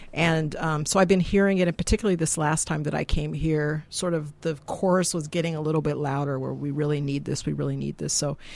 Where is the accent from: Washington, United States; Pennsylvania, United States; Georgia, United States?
Washington, United States; Spokane; And so, you know, Spokane is basically my hometown. And so I know a lot of people here because I grew up here.